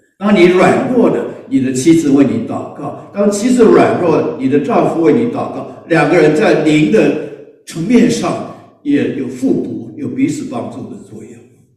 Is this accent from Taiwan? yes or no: yes; Taiwan; 我们中国人说我们台湾人说谈恋爱，我这个还不够传神